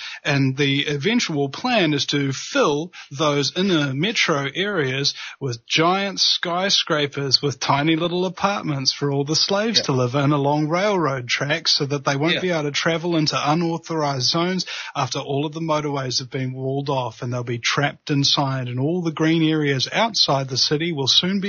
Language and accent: English; Auckland, New Zealand; born there; I was born in Auckland, and after seeing a few small towns and big cities elsewhere in the country and around the world, I kind of dig it, man, personally.